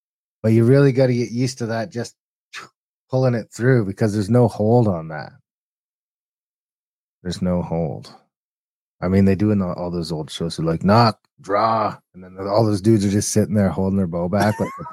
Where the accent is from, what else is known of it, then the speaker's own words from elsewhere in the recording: United States; I come from the States, so has to go through customs, which is CBSA